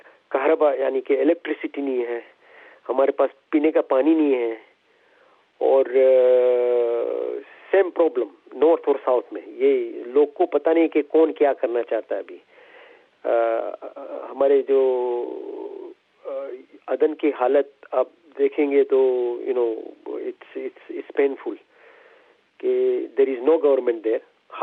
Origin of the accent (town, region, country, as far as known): Yemen; Urdu is a second language; now in Pakistan